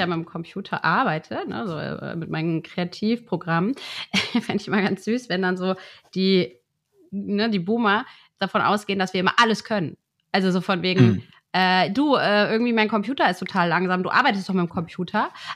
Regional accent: Cologne, North Rhine-Westphalia, Germany; Ich komme aus Köln

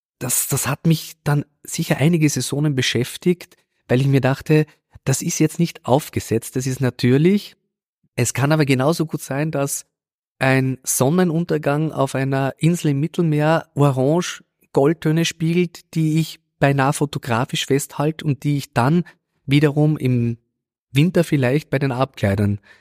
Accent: Upper Austria, Austria; Dort komme ich her und selbst wenn hier viel Stress ist in der Stadt oder wenn ich unterwegs bin, ich brauche so fast einmal in der Woche einen Abend, einen Nachmittag bei meiner Familie im Mühlviertel

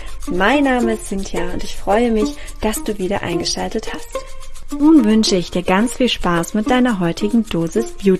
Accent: Düsseldorf, North Rhine-Westphalia, Germany; born there; Ich bin selbst gebürtige Düsseldorferin, wohne zurzeit in Deutschland

